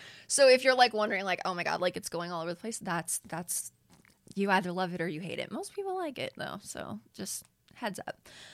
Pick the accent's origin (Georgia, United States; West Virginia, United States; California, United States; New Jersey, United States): California, United States; Calabasas; So you guys, I am born and raised in LA. I grew up in the Valley, SFV, woo, K. Calabasas.